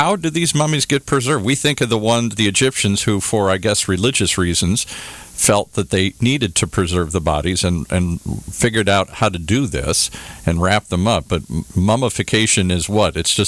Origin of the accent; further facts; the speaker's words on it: Minneapolis, Minnesota, United States; born there; I was born in Minneapolis, so I'm somewhat familiar with that area up there.